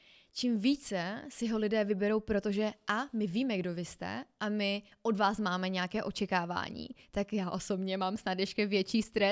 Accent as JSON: {"language": "Czech", "town": "Havířov", "region": "Moravian-Silesian Region", "country": "Czechia", "tie": "born or raised there", "said": "Pane bože, já jsem holka ze Šumbarku. Prostě vyrůstala jsem v getu a taky se mi povedly věci, o kterých jsem nikdy nesnila."}